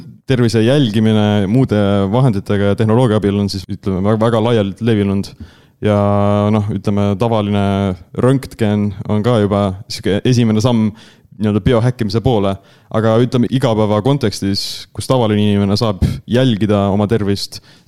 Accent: Saare County, Estonia; tulen Saaremaalt, see on mu sünnikodu ja kus ma ka viibin enamus ajast

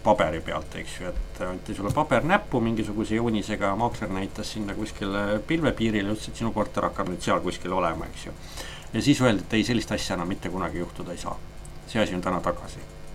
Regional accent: Pärnu, Pärnu County, Estonia; siin minu kodulinna Pärnu äärest Soogavallast

